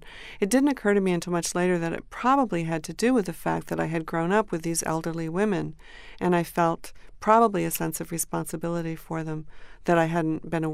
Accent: Durham, New Hampshire, United States; Yes, I grew up in Durham, New Hampshire. My parents were both professors at the university.

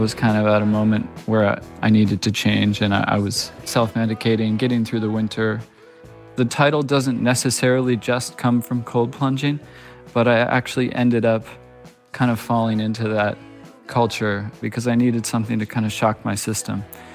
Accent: Cazenovia, New York, United States; also born or lived in Syracuse; I was born in outside of Syracuse, New York, and I grew up in a town called Cazenovia. So my folks had a house in the country. It was an old farmhouse.

